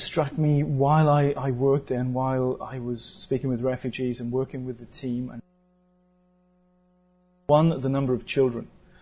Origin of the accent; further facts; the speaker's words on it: Wales, United Kingdom; 3 million people is the population of Wales, where I'm from. And so north, south, east, and west Wales, I'm from South Wales.